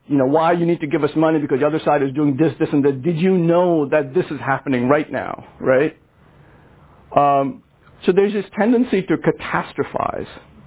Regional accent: India; I grew up in India where there were riots in the streets, and I saw them firsthand.

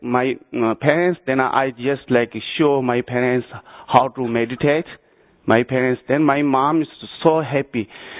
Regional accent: Tibet, China; born there; English is a second language; I was born in Tibet, very close to China. I was born 1972.

